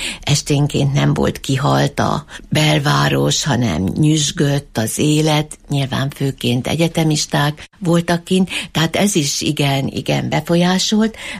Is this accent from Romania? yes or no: no; Miskolc, Borsod-Abaúj-Zemplén, Hungary; én miskolci vagyok, itt születtem, az életem nagy részét itt töltöttem, és hát nekem ez volt a természetes közeg, amiben itt éltem, viszont amikor annak idején elkerültem Pécsre